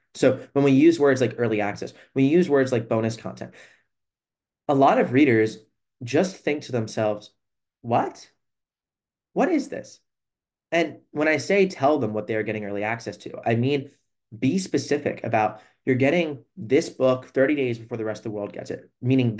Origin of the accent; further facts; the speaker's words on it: the South, United States; I'm from the South. There's a lot of big high schools in the South.